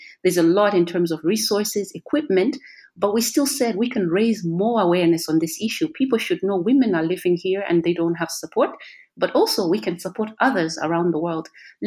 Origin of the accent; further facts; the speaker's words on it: Malawi; I am from Malawi in the sub-Saharan Africa region